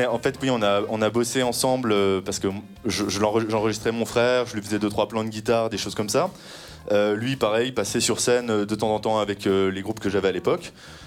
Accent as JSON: {"language": "French", "town": "Saint-Dié", "region": "Grand Est", "country": "France", "said": "Saint-Dié. Oui."}